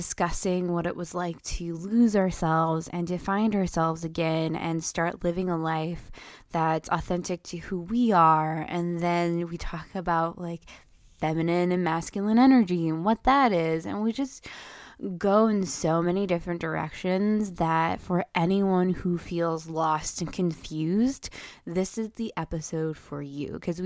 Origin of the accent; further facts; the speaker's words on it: Iowa, United States; Yes, if you did not know, I grew up in Iowa originally, but I really identify the Midwest because I had a lot of family in pretty much every state in the Midwest.